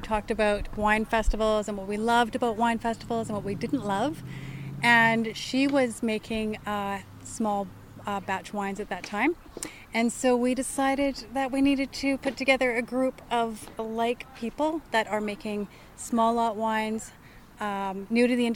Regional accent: Kelowna, British Columbia, Canada; we're farm kids from Orchard in East Kelowna

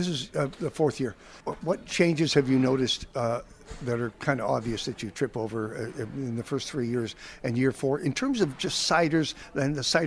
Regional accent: North Vancouver, British Columbia, Canada; when I grew up in North Vancouver

